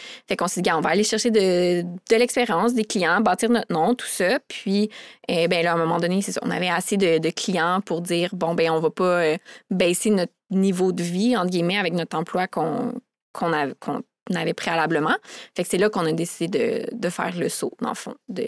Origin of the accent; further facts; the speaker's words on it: Sherbrooke, Quebec, Canada; now in Quebec City, Canada; Puis ben moi, je viens de Sherbrooke. Puis finalement, j'ai décidé de rester à Québec.